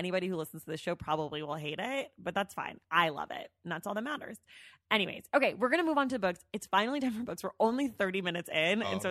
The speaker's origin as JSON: {"language": "English", "region": "California", "country": "United States", "said": "I'm from the Bay."}